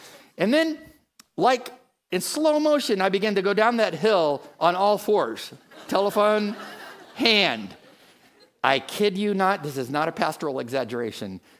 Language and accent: English; California, United States; Well, when I showed up there as a Californian, I had no idea what I was looking at until later that afternoon.